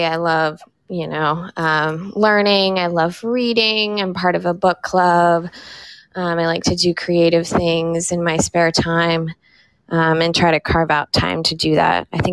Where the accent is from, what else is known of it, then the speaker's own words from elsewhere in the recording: Harrisburg, Pennsylvania, United States; moved away as an adult; also born or lived in New York; now in Los Angeles, United States; I chose New York at the time because I wasn't ready for the cross-country move because I'm originally from Paris, Harrisburg, Pennsylvania.